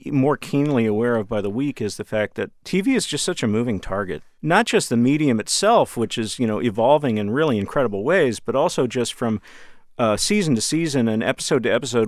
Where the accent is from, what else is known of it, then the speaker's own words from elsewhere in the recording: Dallas, Texas, United States; I have a soft spot for a lot of old Westerns because I'm from Dallas, and we had a local station, Channel 11